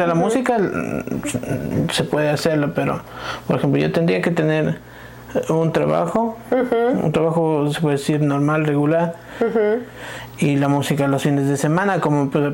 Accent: Riobamba, Chimborazo, Ecuador; De una ciudad que se llama Riobamba.

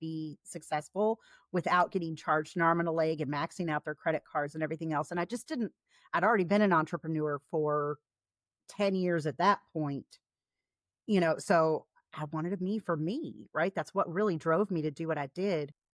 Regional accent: United States; I don't want to say a narrow viewpoint of being an American, but that is my culture and what I was raised in, even though I've had a lot of overseas experience.

